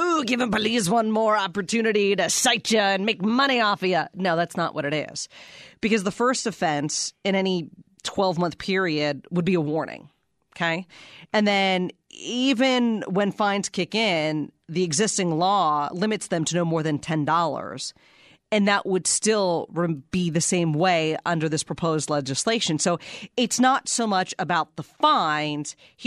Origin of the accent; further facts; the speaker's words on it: Pennsylvania, United States; Because I'm from Pennsylvania, right.